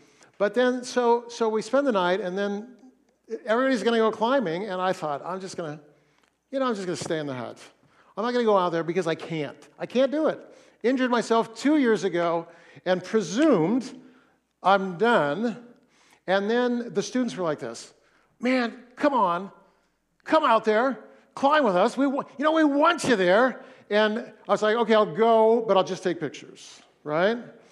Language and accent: English; Fresno, California, United States; now in Seattle, United States; I also have Mount Hermon roots. I grew up in Fresno, and so every year our family would make the trek across to the coast